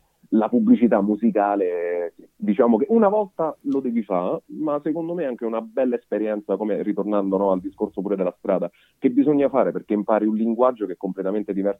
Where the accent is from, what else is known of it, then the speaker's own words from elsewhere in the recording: Abruzzo, Italy; Da abruzzese vi direi 2-3 rosticini, però comunque va bene.